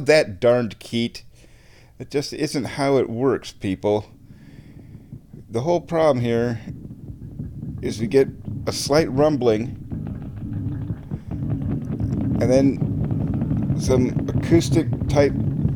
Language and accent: English; Nebraska, United States; I mean, I'm from Nebraska. Our mascot is a Cornhusker.